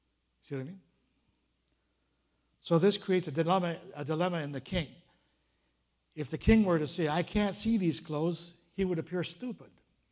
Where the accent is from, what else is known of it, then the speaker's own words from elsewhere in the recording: Vancouver, British Columbia, Canada; I remember growing up in Vancouver, September, when September rolls around